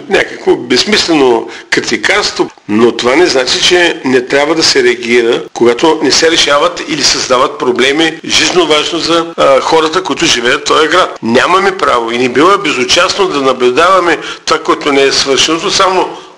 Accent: Burgas, Burgas Province, Bulgaria; Но като бургазлия, ви давахте за лошо или за хубаво съвсем обективни оценки

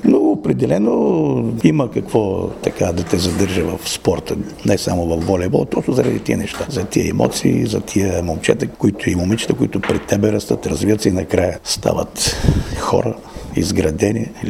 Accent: Kazanlak, Stara Zagora Province, Bulgaria; понеже идвам от Казанлък

